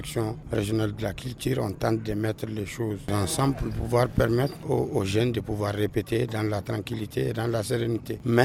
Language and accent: French; Timbuktu, Tombouctou, Mali; Je suis de Tombouctou.